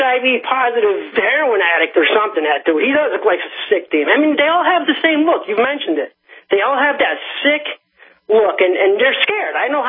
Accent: Connecticut, United States; I'm from Connecticut.

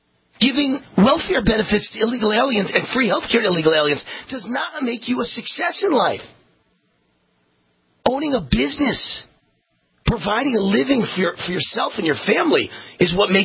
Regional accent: Rochester, New York, United States; My hometown of Rochester, New York, was no doubt one of the first to be destroyed by progressive nonsense.

